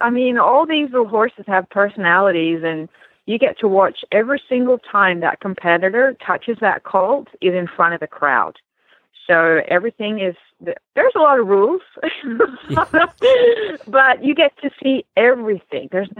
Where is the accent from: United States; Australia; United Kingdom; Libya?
Australia; I grew up in Australia.